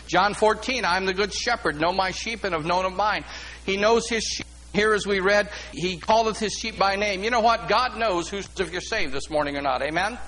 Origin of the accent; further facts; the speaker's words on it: Detroit, Michigan, United States; but when I was growing up in Detroit, I had went to Eastern Michigan University.